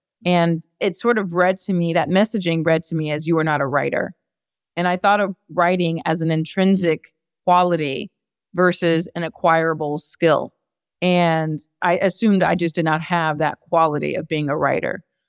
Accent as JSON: {"language": "English", "town": "Rialto", "region": "California", "country": "United States", "tie": "born or raised there", "said": "I grew up in Rialto, California, and I share that because the area in which I grew up was not saturated with doctors, engineers, lawyers, physicists"}